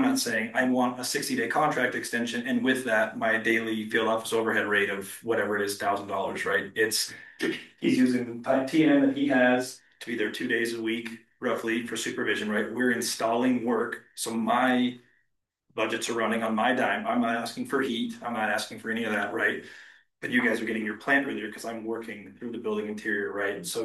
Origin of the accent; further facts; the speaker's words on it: Manhattan, Montana, United States; now in Boise, United States; So yes, we're Boise-based, but I guess Montana was home for me. I grew up in the Manhattan area